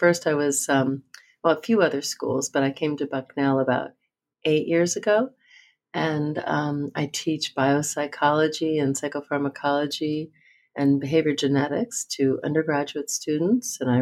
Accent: New Jersey, United States; I grew up in New Jersey and always was interested in biology, I guess.

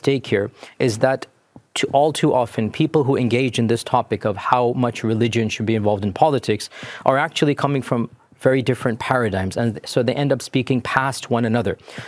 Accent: United States; And I say clearly for the record, as an American, based on the history of America

